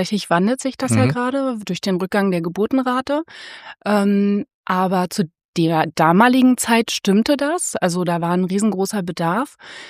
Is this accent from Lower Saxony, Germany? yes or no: no; Berlin, Germany; ich bin tatsächlich auch in Kaulsdorf groß geworden.